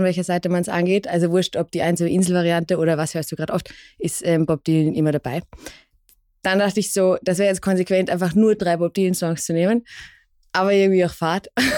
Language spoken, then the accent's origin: German; Vienna, Austria; ich komme aus Wien. Ich bin Musikerin